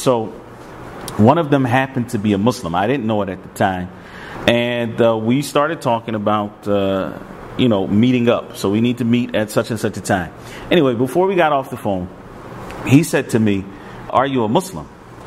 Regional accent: Philadelphia, Pennsylvania, United States; I was born and raised in Philadelphia. From the second grade all the way to high school, I went to Philadelphia public schools.

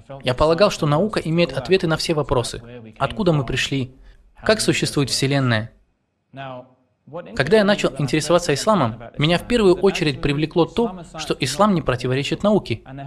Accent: United Kingdom; я из Британии. Я воспитывался в нерелигиозной светской семье.

